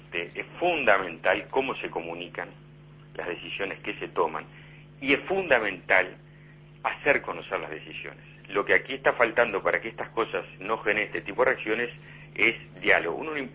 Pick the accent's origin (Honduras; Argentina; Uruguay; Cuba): Uruguay; nosotros digo, como uruguayo, no tenemos que dar cuenta de nuestras decisiones